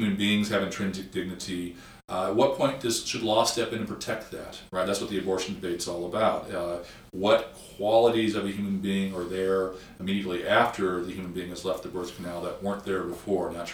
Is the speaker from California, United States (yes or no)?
yes; California, United States; and I actually like winter, even though I'm from California.